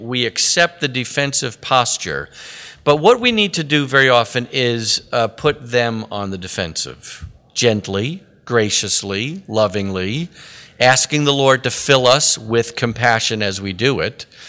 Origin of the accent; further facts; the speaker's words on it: New York, United States; It's always at this point in the presentation when I remind people that I'm from New York and I'm Jewish.